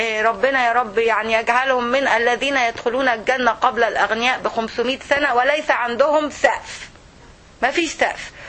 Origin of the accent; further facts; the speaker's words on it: Egypt; اسمها النمليه عندنا في مصر، ما اعرفش اسمها ايه عندكم